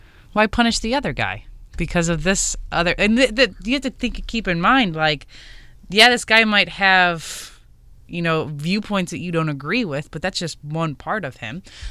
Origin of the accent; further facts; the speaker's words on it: Chicago, Illinois, United States; That is not Chicago style pizza. As a Chicagoan, that is not pizza.